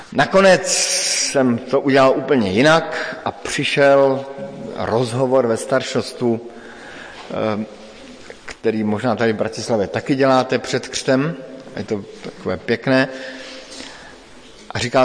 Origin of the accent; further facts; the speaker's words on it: Frýdek-Místek, Moravian-Silesian Region, Czechia; před kterým jsem stál někdy na jaře u nás ve Frýdku Místku